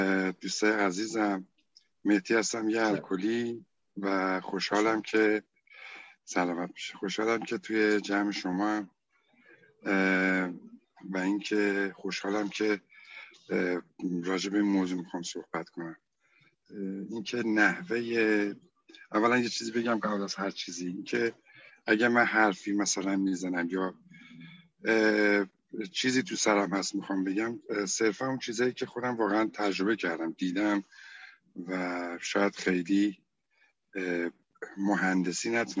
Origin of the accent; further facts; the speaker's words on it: Karaj, Alborz, Iran; نماینده های گروه ها اومدن اونجا، از شهر ما کرج اومدن، از تهران اومدن